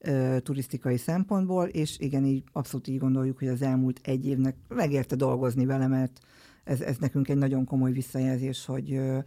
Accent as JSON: {"language": "Hungarian", "town": "Miskolc", "region": "Borsod-Abaúj-Zemplén", "country": "Hungary", "tie": "born or raised there", "said": "igen, én Tőzsőkeres miskolci vagyok"}